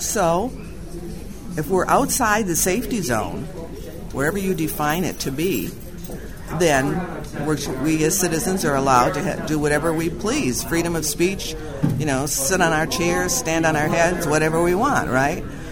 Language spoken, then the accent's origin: English; Nashua, New Hampshire, United States; Well, I'm from Ward 9, which is in South Nashua near Exit 4 for the markers that most people use, and the FAA Center.